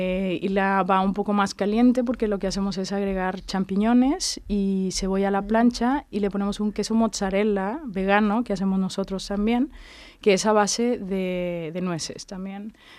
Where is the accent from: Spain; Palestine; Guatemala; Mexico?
Mexico; yo soy mexicana, llevo toda la vida comiendo guacamole